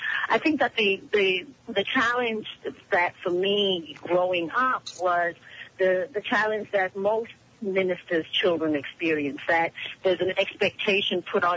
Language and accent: English; South Africa; also born or lived in England / Swaziland; And I remember that when we moved back to South Africa from England, and went to another boarding school in Swaziland